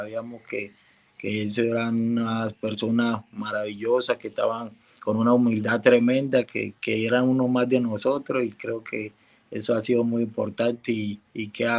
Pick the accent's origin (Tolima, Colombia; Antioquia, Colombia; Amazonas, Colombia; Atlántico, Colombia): Atlántico, Colombia; Barranquilla; now in Los Angeles, United States; es una tradición de acá de Colombia, de Barranquilla